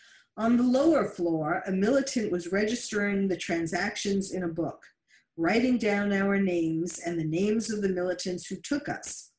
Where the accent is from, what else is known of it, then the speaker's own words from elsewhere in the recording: Kocho, Nineveh, Iraq; moved away as an adult; now in Germany; In November 2015, a year and 3 months after ISIS came to my hometown of Kacho, I left Germany for Switzerland to speak to a UN forum on minority issues.